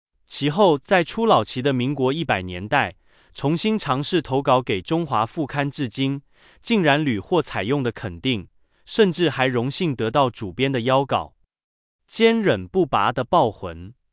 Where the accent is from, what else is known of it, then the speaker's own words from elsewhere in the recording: Changhua, Changhua County, Taiwan; 1953年我在彰化出生，我们都是二战后的台湾新生儿，只差七岁。